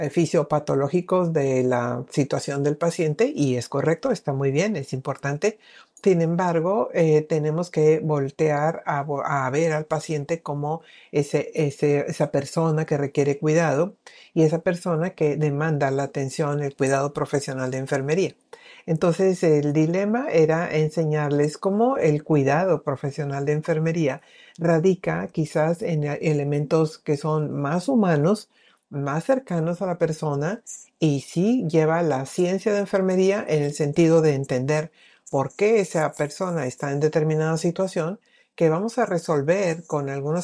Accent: Mexico; Entonces ahora estamos muy habituados a ello en la universidad, en mi país, en México.

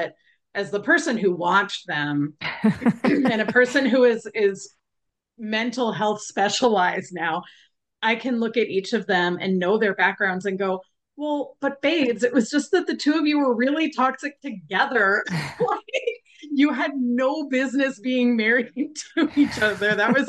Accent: Washington, United States; I'm from Washington State.

